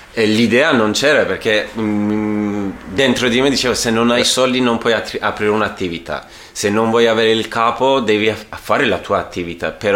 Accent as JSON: {"language": "Italian", "country": "Iran", "tie": "born or raised there", "second_language": "Italian", "lives_now": "Italy", "said": "In Iran fare le magie è un peccato."}